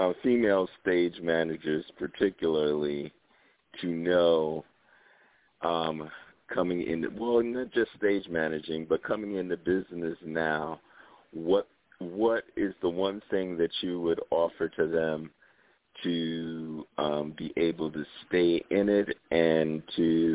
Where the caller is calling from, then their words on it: New York City, New York, United States; I'm calling from New York City.